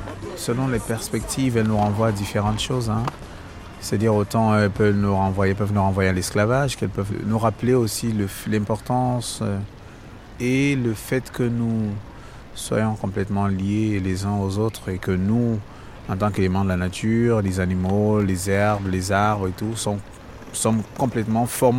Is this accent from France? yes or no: no; Yaoundé, Centre, Cameroon; born there; Je suis né à Yaoundé, au Cameroun, dans une famille de 16 enfants.